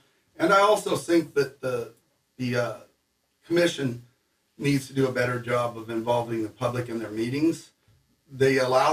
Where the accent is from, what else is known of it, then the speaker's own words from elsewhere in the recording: Priest River, Idaho, United States; I've lived in Bonner County my entire life. I was born and raised in Priest River. I've gone to school, worked my whole life here